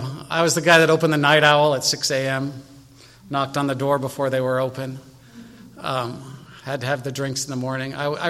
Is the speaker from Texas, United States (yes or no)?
no; Northridge, California, United States; I grew up in the Northridge area, so immediately, you know, curious about my family. My parents were still in the same house that I grew up